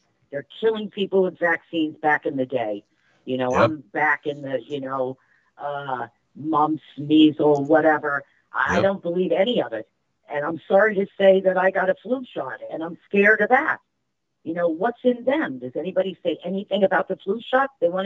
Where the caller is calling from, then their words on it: Clearwater, Florida, United States; I'm calling from Clearwater, Florida.